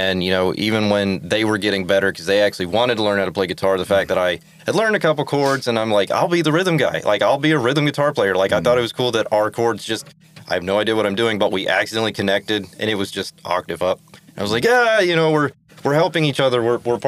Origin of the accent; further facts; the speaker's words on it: Alabama, United States; Like, I'm from Alabama, so there was, like, no, like, if you got 3 gigs a year, you were, like, you know, that was pretty cool.